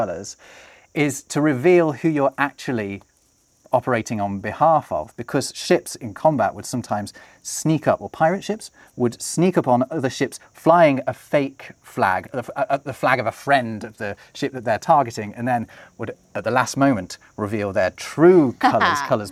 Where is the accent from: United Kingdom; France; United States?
United Kingdom; As you might expect, me being a Brit and Jess being an American, we have covered the differences between British and American English.